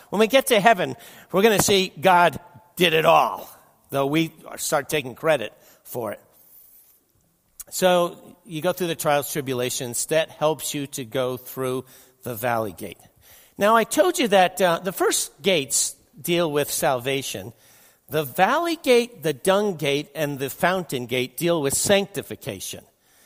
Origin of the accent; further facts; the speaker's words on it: New Jersey, United States; also born or lived in New York; Growing up in New Jersey, New York, I mean, I loved going to the farm to visit my grandparents.